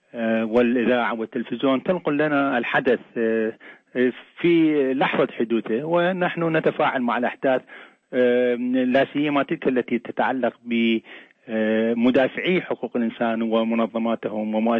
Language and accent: Arabic; Iraq; هذه فترة انتقالية من ديكتاتورية أحرقت الأخضر واليابس في بلدنا العراق إلى مرحلة ديمقراطية